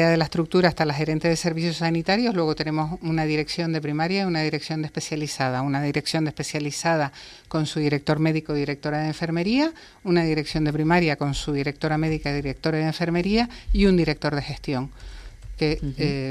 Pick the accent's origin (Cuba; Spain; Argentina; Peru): Spain; Canary Islands; yo soy de Gran Canaria